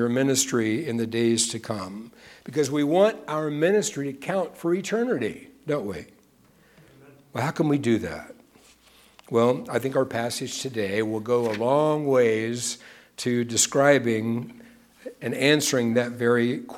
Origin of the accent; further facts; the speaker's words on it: Kansas, United States; So when I was a little kid, my folks used to let me come out here. I'm from Kansas. They would let me fly out here and stay with my sister.